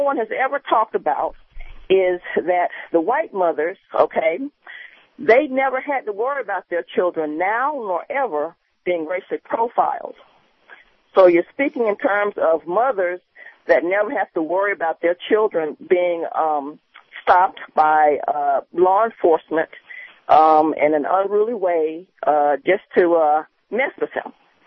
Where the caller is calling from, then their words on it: Florida, United States; I'm from Florida, of course, and it's not the Sunshine State anymore. It's the shameful state.